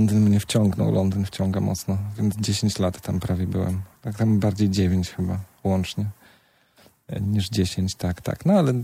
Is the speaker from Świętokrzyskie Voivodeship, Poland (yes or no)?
no; Białystok, Podlaskie Voivodeship, Poland; born there; Urodziłem się w Białymstoku.